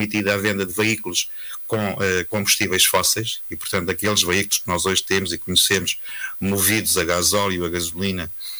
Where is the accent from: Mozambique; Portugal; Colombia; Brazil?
Portugal; Centro; eu sou do Baixo Mondego e conheço muito bem essas figueiras